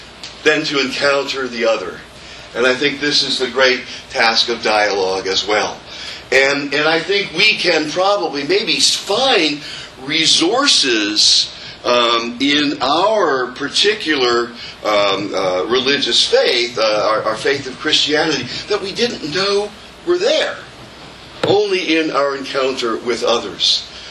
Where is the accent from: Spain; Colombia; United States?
United States; also born or lived in Rome, Italy; There's no better way, I found out, to know that I'm an American.